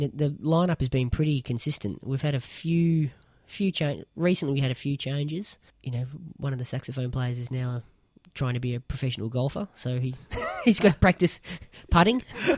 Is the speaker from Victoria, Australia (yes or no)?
yes; Geelong, Victoria, Australia; moved away as an adult; now in Perth, Australia; there was a music course in Geelong, where I grew up in Victoria, which was, a dedicated jazz sort of TAFE course.